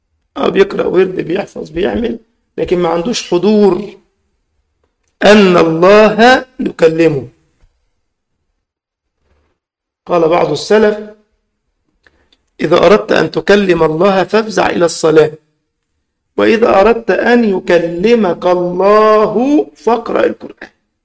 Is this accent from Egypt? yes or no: yes; Egypt; ذكر لنا أن طالبا من الطلاب الآسيويين كانوا عندنا في مصر في البعوث الإسلامية تبع الأزهر يدرسون